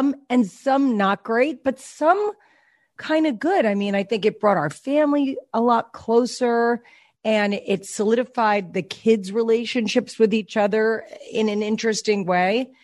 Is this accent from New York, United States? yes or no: yes; New York, United States; now in California, United States; which out here in California, where I grew up in New York, you'd go for the whole summer.